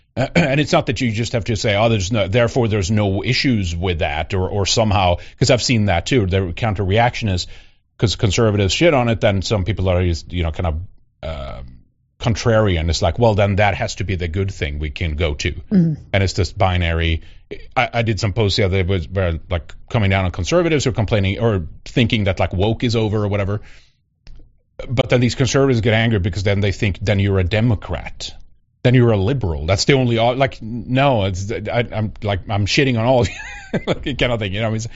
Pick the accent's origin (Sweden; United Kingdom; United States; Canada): Sweden; my experience personally being, you know, growing up in Sweden